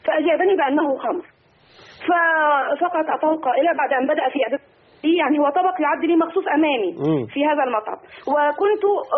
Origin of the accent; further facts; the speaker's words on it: Egypt; also born or lived in Canada; now in Riyadh, Saudi Arabia; انا اساسا مصريه الاصل كنديه الجنسيه.